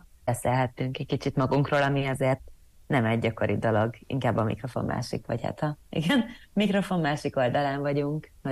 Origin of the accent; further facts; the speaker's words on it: Budapest, Hungary; annak ellenére, hogy mindketten egyébként a fővárosból származunk